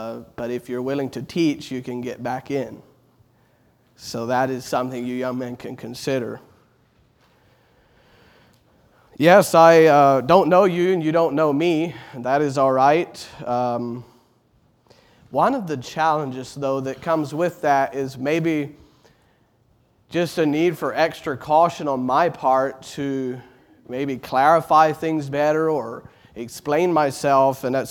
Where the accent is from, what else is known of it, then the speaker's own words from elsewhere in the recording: Richmond, Kentucky, United States; Yes, by way of introduction, I'm from Richmond, Kentucky, Richmond Christian Fellowship.